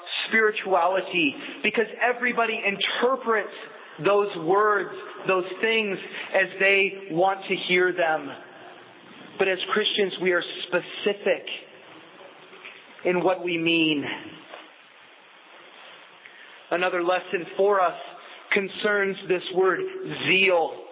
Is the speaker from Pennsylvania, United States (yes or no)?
yes; Pennsylvania, United States; I grew up in Western Pennsylvania, and the collections of vintage cars was great